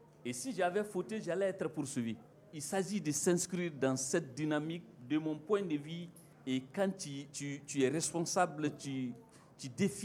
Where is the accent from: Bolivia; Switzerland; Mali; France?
Mali; On est effectivement des Maliens.